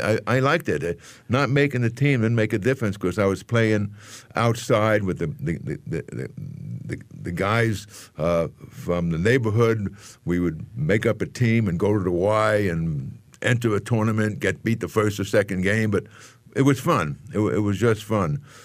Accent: Bronx, New York, United States; also born or lived in Manhattan; I was born in the Bronx.

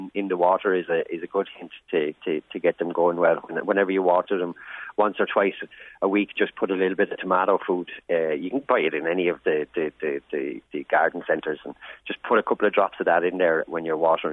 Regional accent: Gorey, County Wexford, Ireland; now in Limerick, Ireland; we drove by a berry farm just outside my hometown and they had these troughs of strawberry plants. I was like, I'm bringing Wexford strawberries to Limerick.

